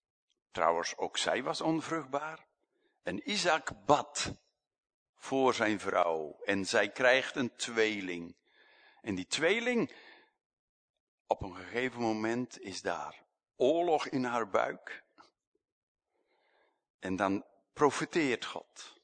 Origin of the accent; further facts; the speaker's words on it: Belgium; Voor ons is dat niet zo moeilijk als Belgen.